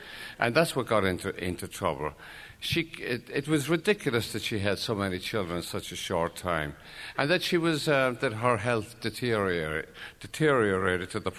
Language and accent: English; New York, United States; born there; I was born in New York. I don't really know what borough I was born in.